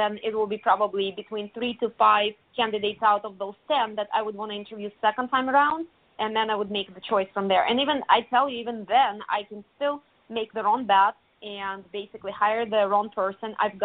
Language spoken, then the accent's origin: English; Russia; My dad, he used to be a professional soccer player, and I'm from Russia.